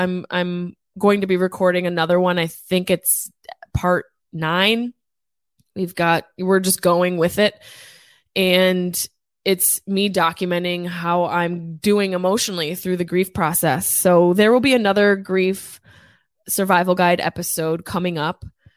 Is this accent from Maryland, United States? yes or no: no; Syracuse, New York, United States; So check out New Year's Eve with me in my hometown, Syracuse, New York, at the Syracuse Funny Bone.